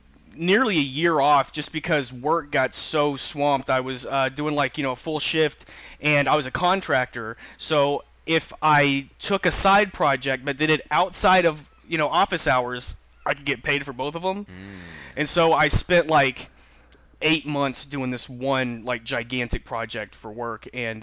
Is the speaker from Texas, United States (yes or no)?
yes; Waco, Texas, United States; moved away; I'm from Texas, Waco. Was never in a religious cult. And I moved out here like 8 years ago